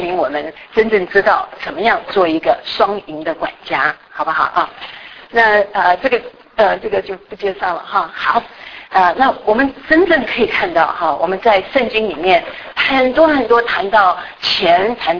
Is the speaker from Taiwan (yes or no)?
yes; Taiwan; now in United States; 我是安徽人，我在台湾长大，然后我到美国来读书，现在是美国的公民，可是我是美籍的华人啊